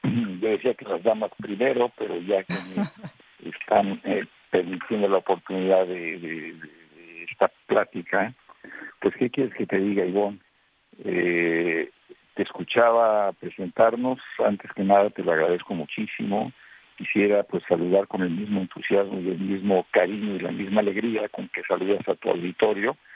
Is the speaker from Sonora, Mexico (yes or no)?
no; Mexico City, Mexico; also born or lived in Santander, Spain; Yo nací en la Ciudad de México, estudié en la Ciudad de México, viví durante mi niñez cerca de 4 años en España, en Santander, en el norte de España.